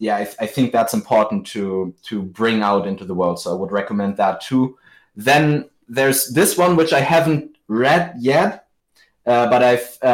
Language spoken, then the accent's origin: English; Germany; in Germany, my home country, there are many of those monasteries and churches